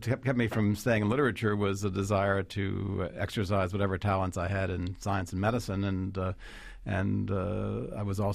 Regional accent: New York, United States; I grew up in Long Island. My father was a general practitioner and Jewish ancestry

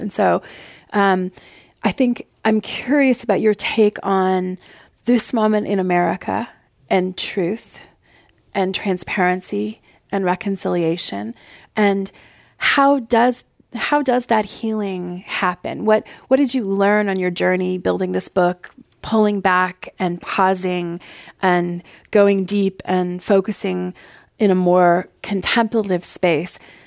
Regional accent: Canada; So I'm a Canadian

